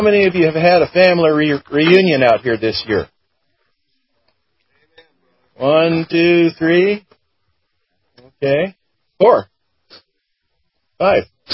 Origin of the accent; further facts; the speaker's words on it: St. George, Utah, United States; I come from St. George, lot 58-44.